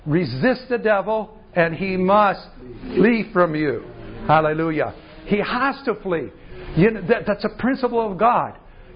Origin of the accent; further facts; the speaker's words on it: Iowa, United States; Well, we come from the United States and Iowa. We get snow all the time.